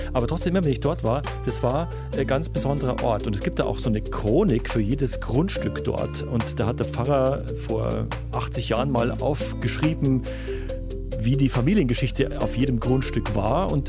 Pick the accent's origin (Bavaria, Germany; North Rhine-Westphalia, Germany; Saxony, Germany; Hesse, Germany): Bavaria, Germany; Munich; born there; accent: Lower Bavarian; Meine Wurzeln sind niederbayerisch. Ich bin eigentlich gebürtiger Münchner, aber meine Wurzeln, da wo meine Eltern herkommen, das ist Niederbayern. Das hört man auch in meinem Dialekt, der ist eben nicht münchnerisch, sondern er ist eigentlich niederbayerisch.